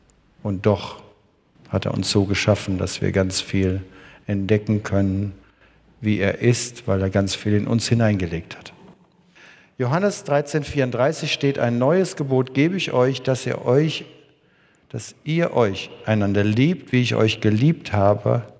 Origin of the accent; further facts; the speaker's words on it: Erbach im Odenwald, Hesse, Germany; born there; Und so wurde ich dann im Odenwald, in Erbach im Odenwald geboren.